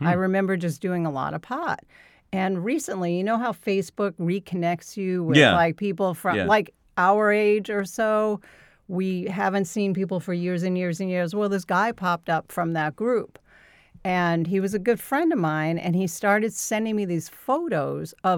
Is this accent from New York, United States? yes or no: yes; Brooklyn, New York, United States; I grew up in Brooklyn. I'm the middle of three sisters, and my childhood was seemingly normal.